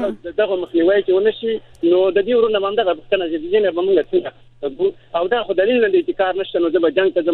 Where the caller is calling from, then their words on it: Saudi Arabia; زه په سعودي عربستان کښې یم